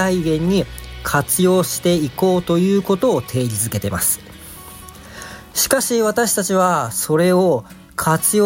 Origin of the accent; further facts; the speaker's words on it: Nagaoka, Niigata, Japan; 長岡生まれ長岡育ちで、コルガダオの Web3 おじさん、